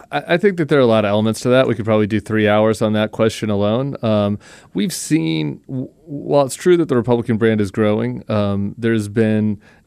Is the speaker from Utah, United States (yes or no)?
no; Denver, Colorado, United States; I was growing up in Denver, Colorado at the time.